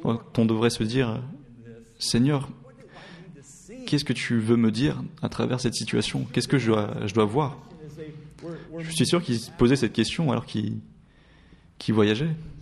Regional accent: Florida, United States; French is a second language; Moi, je viens de Floride.

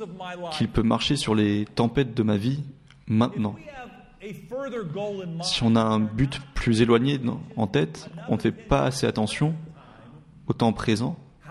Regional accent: Florida, United States; French is a second language; Moi, je viens de Floride.

